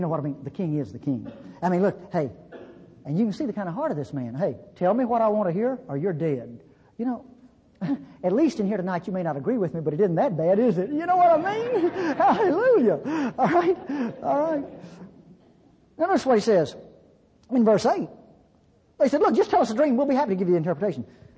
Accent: Mississippi, United States; also born or lived in Europe; See, I'm from North Mississippi. When I was a kid, we had those things. Outhouses, you know, I know about those. I lived in Europe.

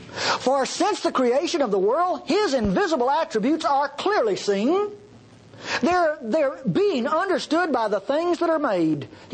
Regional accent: Texas, United States; It's not because I'm a Texan, Norman.

